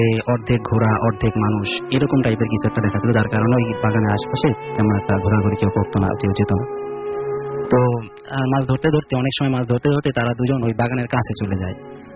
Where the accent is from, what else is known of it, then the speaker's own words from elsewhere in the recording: Kotalipara, Dhaka Division, Bangladesh; now in Dhaka, Bangladesh; আমি মিরপুর থেকে এসেছি। আমার দেশের বাড়ি গোপালগঞ্জ জেলার কোটালীপাড়া উপজেলায়।